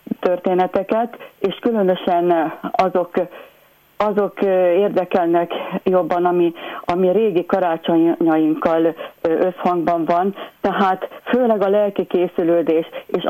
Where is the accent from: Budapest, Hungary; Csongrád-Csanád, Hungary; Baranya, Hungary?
Baranya, Hungary; Pécs; édesapám gyermekorvos volt a pécsi gyermekklinikán, ott éltünk gyermekkoromban